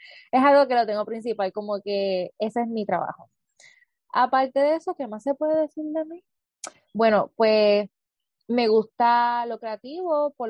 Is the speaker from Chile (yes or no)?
no; Levittown, Puerto Rico; also born or lived in Toa Baja; Pues soy de Toa Baja, Levittown. Sí, hay personas de otros países escuchando, pues de Puerto Rico. La hermosa Isla del Encanto, tengo 22 años.